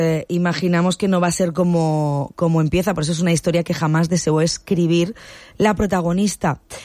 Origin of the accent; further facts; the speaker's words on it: Valencian Community, Spain; los que somos de aquí de la Terreta, porque hay localizaciones cercanas